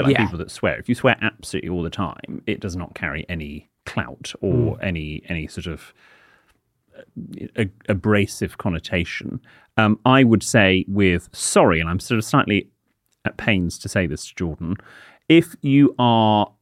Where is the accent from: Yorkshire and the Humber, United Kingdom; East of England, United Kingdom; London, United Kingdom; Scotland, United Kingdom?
Yorkshire and the Humber, United Kingdom; Bradford; I come from Bradford in West Yorkshire, and although I wouldn't use the word, I am what they call common.